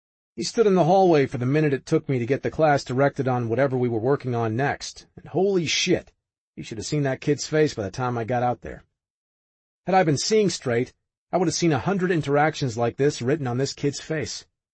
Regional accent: Midwest, United States; I'm from the Midwest, where we say sorry for asking for water at restaurants

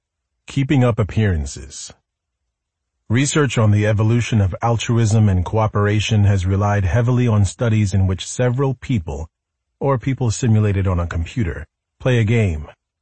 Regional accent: Virginia, United States; Another case occurred in my home state of Virginia.

